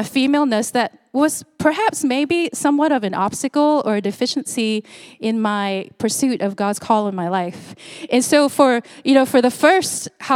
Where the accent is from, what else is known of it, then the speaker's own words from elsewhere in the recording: Singapore; moved away as an adult; now in United States; But I'm from Singapore, and I've been doing ministry for over 20 years. And I moved here to the 757 in 2016.